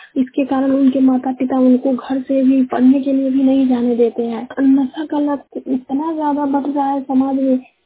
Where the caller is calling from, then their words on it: Sawasar, India; सवासर गांव से सवासर पंचायत से बोल रही हूँ।